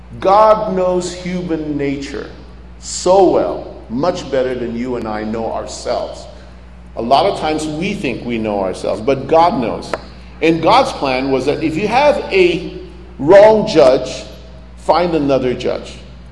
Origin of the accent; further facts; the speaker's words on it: Philippines; I come from the Philippines